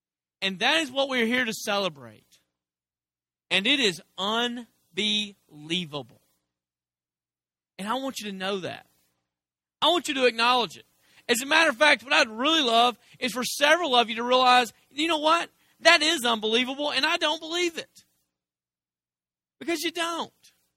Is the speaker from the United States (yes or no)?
yes; United States; And I'm from America, so I celebrate Christmas.